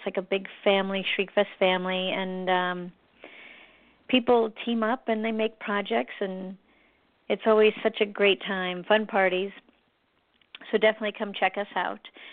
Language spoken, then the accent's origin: English; Orlando, Florida, United States; I consider Orlando kind of my hometown.